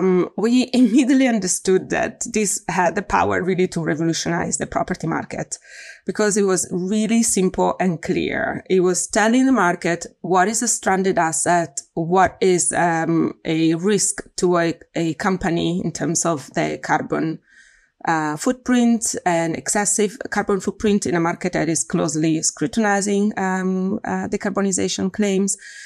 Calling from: Berlin, Germany; I'm calling from Berlin, where I'm based.

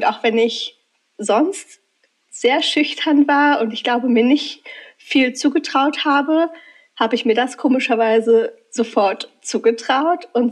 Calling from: Königswinter, North Rhine-Westphalia, Germany; bin aus Königswinter bei Bonn zugeschaltet

